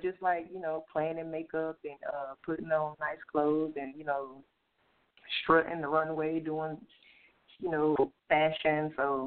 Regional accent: Valdosta, Georgia, United States; also born or lived in Atlanta, Georgia; I'm from a little town by the name of Valdosta, Georgia. It's right before you get to the Florida line. So, yeah. But I grew up partly in Valdosta, and I moved up here to Atlanta and graduated from high school.

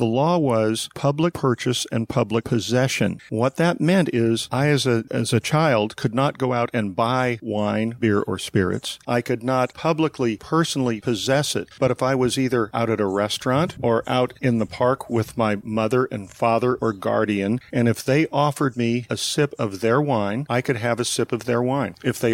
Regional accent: California, United States; And it was funny because when I'd go to places and say, I'm from Napa Valley, you know what they'd say?

